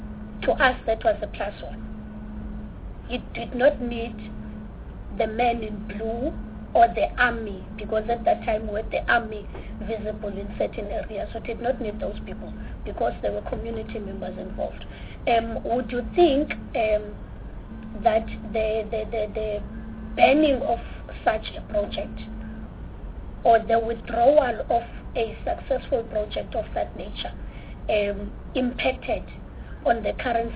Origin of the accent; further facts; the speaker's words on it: Nyanga, Western Cape, South Africa; I was born and raised in Nyanga. The number one murder capital.